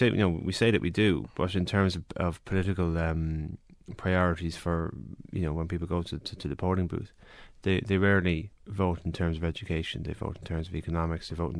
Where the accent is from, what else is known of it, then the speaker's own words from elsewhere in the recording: Malahide, Leinster, Ireland; I'm originally from Malahide